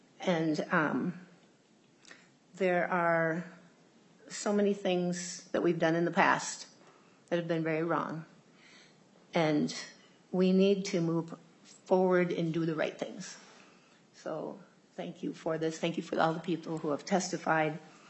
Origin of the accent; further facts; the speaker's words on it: Minnesota, United States; I'm from Greater Minnesota, and I kind of need to head home